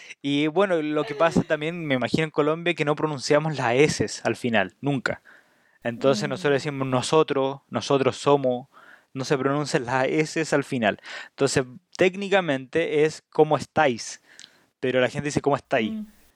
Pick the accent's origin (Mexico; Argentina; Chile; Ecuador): Chile; En Santiago y la gran parte de Chile se habla con un tipo de digamos, conjugación que no existe, que es solamente chilena. Entonces nosotros no decimos cómo estás, de dónde eres, cómo te llamas, decimos cómo estáis, cómo te llamáis, de dónde erís.